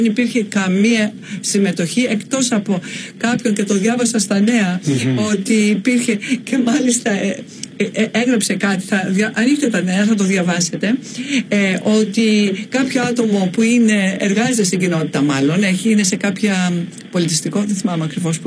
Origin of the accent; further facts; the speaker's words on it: Peloponnese, Greece; είμαι και από τη Λεκωνική